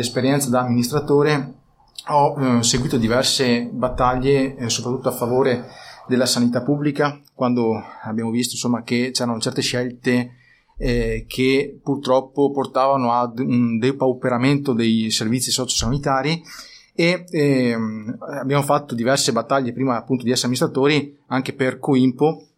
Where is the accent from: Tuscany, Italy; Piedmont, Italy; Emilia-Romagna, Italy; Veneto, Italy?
Veneto, Italy; Adria; ho 31 anni, sono ingegnere civile e vengo da Adria.